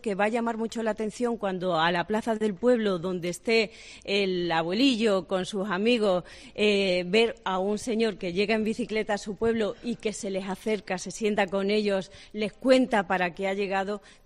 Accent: Puertollano, Castilla-La Mancha, Spain; accent: not Andalusian; now in Almuñécar, Spain; voy a ir a mi tierra, a Puerto Llano, la provincia de Ciudad Real, a visitar a mi familia

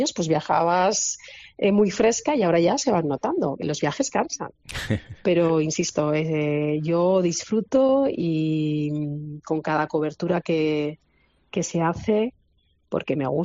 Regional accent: Albacete, Castilla-La Mancha, Spain; Y feliz por el vínculo con Albacete, mi tierra, de la que me siento muy orgullosa y de la que presumo cada vez que puedo

